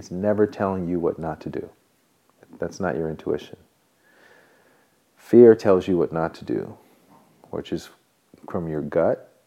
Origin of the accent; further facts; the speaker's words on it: Alabama, United States; But there was nothing, I'm from Alabama, and there's nothing that people can relate to when they hear that.